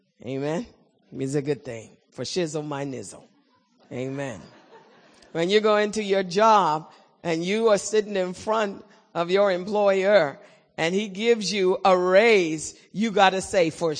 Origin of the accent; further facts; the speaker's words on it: United Kingdom; now in United States; So I'm British American. And I just so happen to have learned Ebonics. My English was a little different from American. I learned how to speak American because people kept saying, "What are you saying?" You know, so I learned how to talk, change my accent.